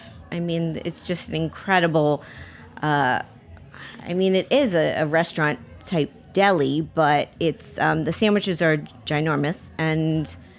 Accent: Miami, Florida, United States; born or raised there

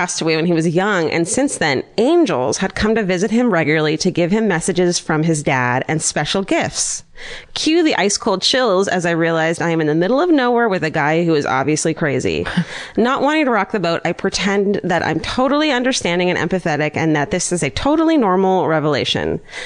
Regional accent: Salt Lake City, Utah, United States; I'm from Salt Lake City.

